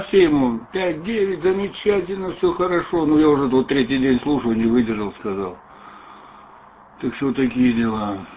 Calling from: Antwerp, Flanders, Belgium; Я сейчас работаю из Антверпена, это север Бельгии.

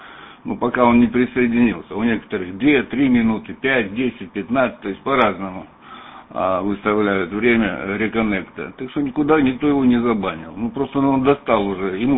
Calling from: Belgium; Мы сейчас из Бельгии, поэтому... по местному позывному национальному.

